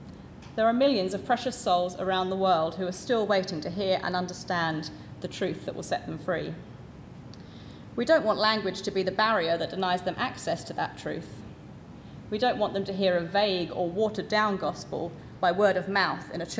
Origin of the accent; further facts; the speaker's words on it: United Kingdom; being British, I am by nature horribly awkward about public displays of emotion